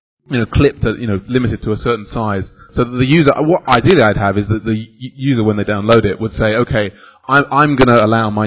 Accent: United Kingdom; I'm British.

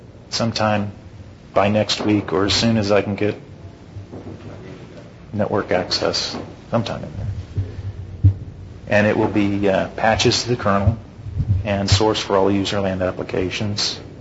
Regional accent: Houston, Texas, United States; Okay, I'm from Houston, so that's why it's Central Daylight Time zone.

